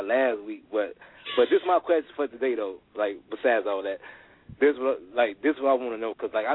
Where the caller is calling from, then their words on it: Illinois, United States; No, I'm calling from Illinois, yeah.